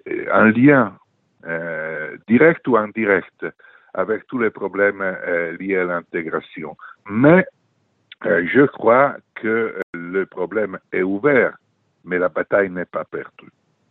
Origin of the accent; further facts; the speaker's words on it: Italy; accent: Italian; French is a second language; moved away as an adult; now in Paris, France; j'ai un accent italien, donc je suis italien, je vis à Paris depuis une quarantaine d'années.